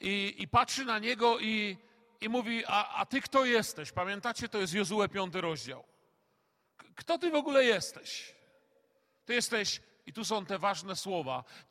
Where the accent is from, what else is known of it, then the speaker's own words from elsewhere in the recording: Silesian Voivodeship, Poland; przynajmniej tam u nas na Śląsku Cieszyńskim, że chłopie, no normalnie pojeść nawet nie idzie